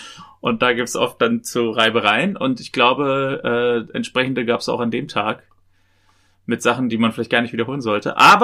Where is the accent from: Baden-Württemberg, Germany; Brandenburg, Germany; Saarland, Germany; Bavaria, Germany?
Brandenburg, Germany; Potsdam; in meiner Heimatstadt Potsdam